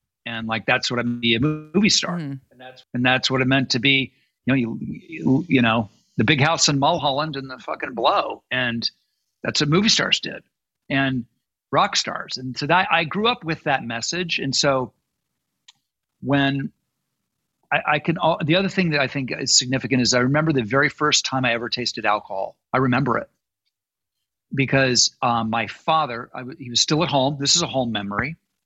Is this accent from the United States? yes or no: yes; Malibu, California, United States; And so that's the world I grew up in Malibu.